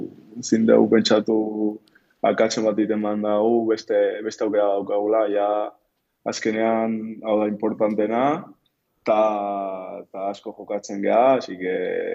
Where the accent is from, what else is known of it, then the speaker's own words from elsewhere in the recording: San Sebastián, Basque Country, Spain; also born or lived in Equatorial Guinea; Zortzi urte nitula Donostia jo nintzen nire amakin, eta nire aitakin, eta aukera izan nun Ibai ikastolan pues, ikastea